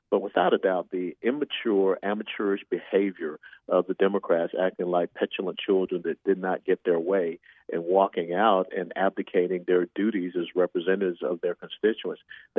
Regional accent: Georgia, United States; also born or lived in Florida; When you know, I was born and raised in Georgia, and that is the largest landmass state east of the Mississippi River.

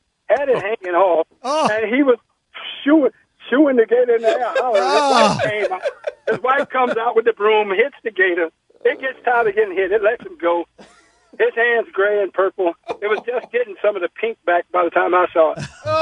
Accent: Florida, United States; I'm from Florida. I'm from here.

